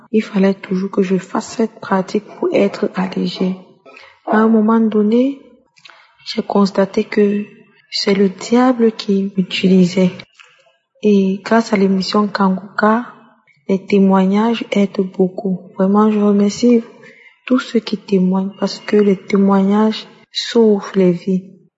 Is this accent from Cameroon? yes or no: yes; Cameroon; Je suis une Camerounaise.